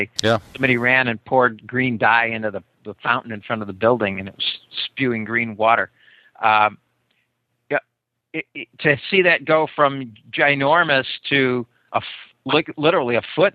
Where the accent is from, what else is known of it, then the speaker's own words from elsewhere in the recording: California, United States; I'm from California. I can say stuff like that.